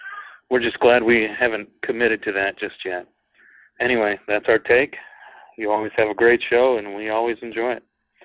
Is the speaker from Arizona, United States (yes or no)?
yes; Flagstaff, Arizona, United States; Our team name is the Flag Mountain Hikers. We're from Flagstaff, Arizona.